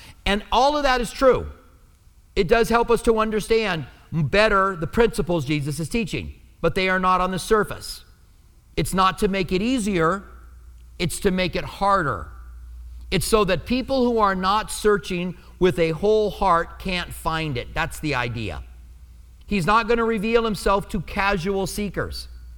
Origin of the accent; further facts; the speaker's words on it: Iowa, United States; I'm from Iowa too, and I go back on vacations to farms. My family owned farms